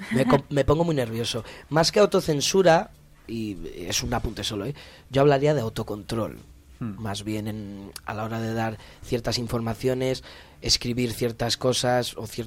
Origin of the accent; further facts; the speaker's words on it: Valladolid, Castile and León, Spain; la mayoría de los que estamos aquí somos de Valladolid.